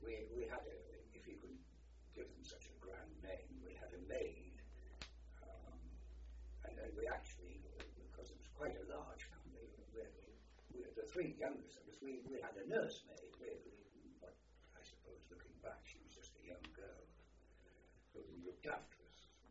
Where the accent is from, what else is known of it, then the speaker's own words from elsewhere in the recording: Sunderland, North East England, United Kingdom; also born or lived in Newcastle; 22nd of November, 1921. I was born in hospital in Newcastle. But we were resident in Sunderland.